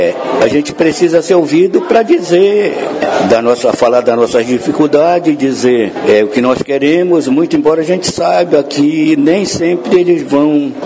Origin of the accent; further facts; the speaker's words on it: Brazil; nós também somos brasileiros, que nós votamos, que nós fazemos parte do censo do IBGE.